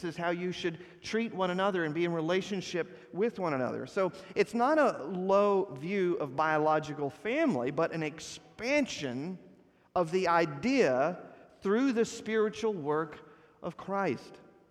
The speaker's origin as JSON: {"language": "English", "region": "Texas", "country": "United States", "said": "If you've lived anywhere else in the country, I'm originally from Texas."}